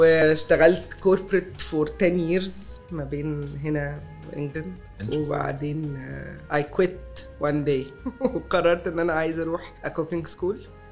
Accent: Egypt; واحنا كمصريين food is everything for us.

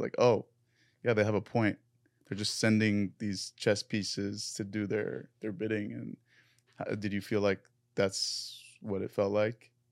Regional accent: United States; especially me, as an American, as a Lebanese American, we're paying taxes to bomb and kill our own people.

